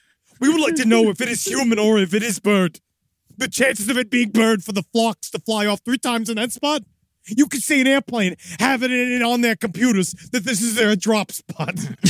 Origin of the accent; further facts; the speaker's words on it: New York, United States; Because she's from New York and I'm from New York.